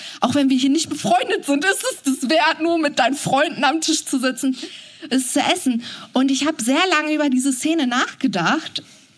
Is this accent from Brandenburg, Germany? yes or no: no; Cologne, North Rhine-Westphalia, Germany; ich komme aus Köln und ich habe viel Zeit in Köln-Mülheim verbracht, am Wiener Platz.